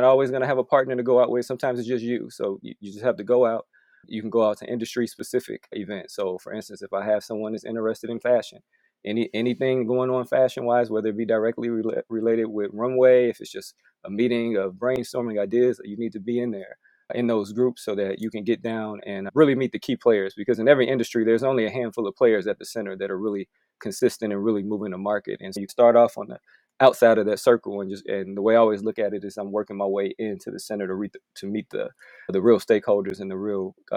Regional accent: Midwest, United States; When I came from the Midwest to the West Coast, I had to network. I didn't have any connections.

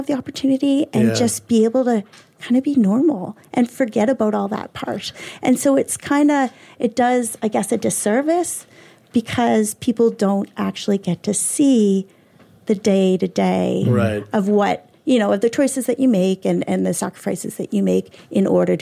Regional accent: Cole Harbour, Nova Scotia, Canada; No, I'm from Cole Harbour.

